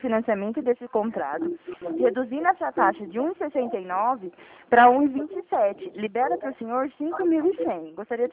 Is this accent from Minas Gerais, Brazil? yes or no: no; Araras, São Paulo, Brazil; Não, não, eu sou de Araras, a gente fala de Araras.